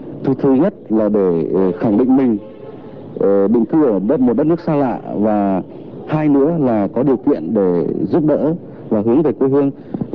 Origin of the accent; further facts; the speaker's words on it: Nghệ An, Vietnam; now in Slovakia; Vâng, tôi là quê ở Nghệ An.